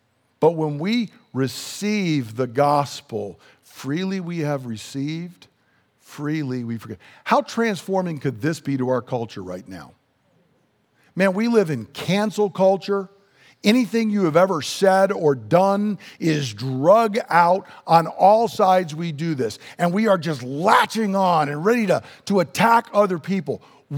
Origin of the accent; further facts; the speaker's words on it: United States; born there; "It's not like I was born in America because of something I did, right?"